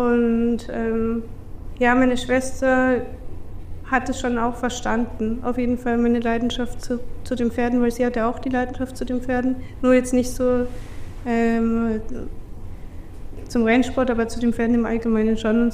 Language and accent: German; Erlangen, Bavaria, Germany; Ich komme aus Erlangen. Ich habe mit 5 Jahren ungefähr zum Reiten angefangen.